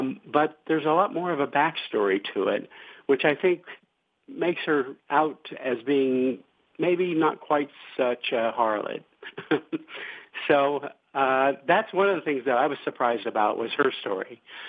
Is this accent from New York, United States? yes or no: no; Iowa, United States; now in Las Cruces, United States; I was born in Iowa. I was born and raised there. I lived much of my childhood on a small farm. And I went to Iowa State University